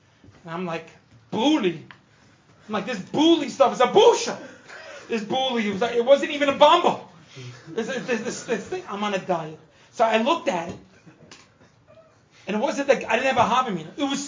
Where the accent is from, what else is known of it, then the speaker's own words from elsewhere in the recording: Canada; I'm from Canada.